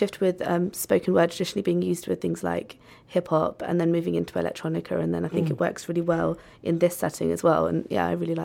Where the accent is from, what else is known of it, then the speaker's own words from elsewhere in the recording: India; being an Indian